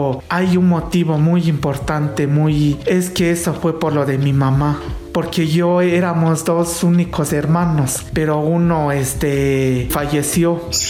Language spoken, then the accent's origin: Spanish; San Baltasar Chichicapan, Oaxaca, Mexico; Y allí yo nací, crecí acá. He salido a veces a trabajar en otros lugares, pero más estoy acá en mi pueblo.